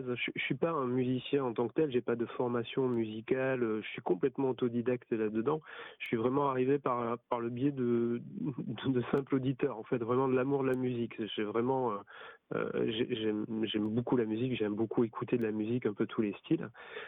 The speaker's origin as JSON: {"language": "French", "town": "Agen", "region": "Nouvelle-Aquitaine", "country": "France", "said": "moi, je suis originaire d'Agen, dans le Lot-et-Garonne."}